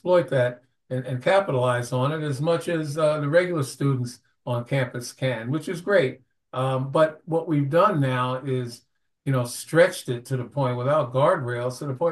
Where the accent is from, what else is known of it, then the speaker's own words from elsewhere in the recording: New York, United States; I was a prosecutor in my hometown, Brooklyn, New York, and could do some good things there.